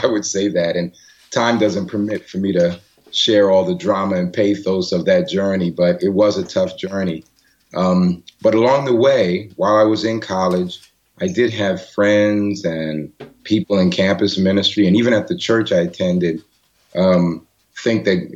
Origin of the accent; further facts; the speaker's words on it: Jamaica, New York, United States; also born or lived in Brooklyn, United States; And I was born in Jamaica, Queens, and lived there. And then we moved to a community near Springfield Gardens High School. And I commuted into Manhattan for high school. Later, I lived in Brooklyn, New York as an adult, a young adult.